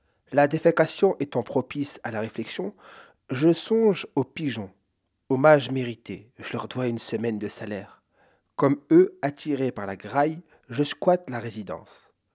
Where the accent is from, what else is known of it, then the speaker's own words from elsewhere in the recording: Hauts-de-France, France; je lui avoue que je suis de la Somme